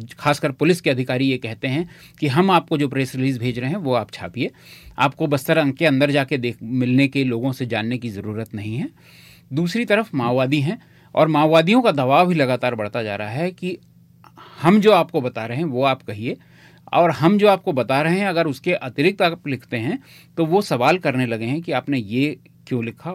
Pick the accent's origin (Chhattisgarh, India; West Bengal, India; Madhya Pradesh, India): Chhattisgarh, India; मैं वहीं छत्तीसगढ़ में पैदा हुआ हूं, वहीं पला बढ़ा हूं, पत्रकारिता की है बरसों बरस वहां